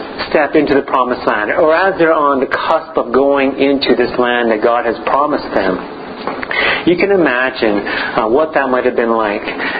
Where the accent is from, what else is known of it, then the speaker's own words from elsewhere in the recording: Malaysia; moved away; So I'm from Malaysia. I was born in Malaysia, and we went back as I was, I think, a young adult or a teenager.